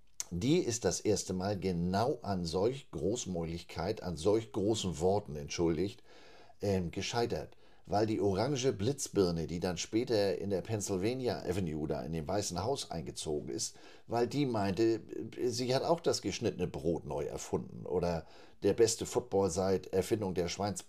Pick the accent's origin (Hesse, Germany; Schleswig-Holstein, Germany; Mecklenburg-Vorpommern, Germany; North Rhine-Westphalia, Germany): Schleswig-Holstein, Germany; Flensburg; 1987 gründeten sich in Flensburg, meiner Heimatstadt